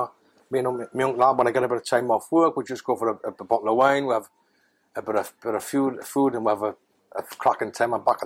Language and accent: English; London, United Kingdom; we're from the East End of London